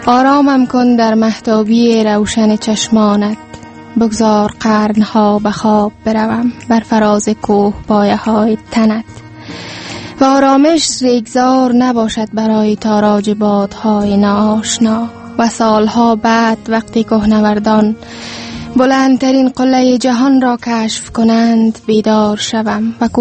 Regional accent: Kabul, Afghanistan; born there; خب من در سال 1371 به دنیا آمدیم در همین جا در کابل.

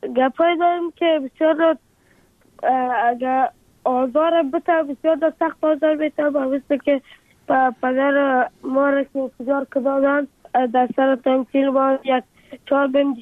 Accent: Afghanistan; افغانستان و وطن خودم

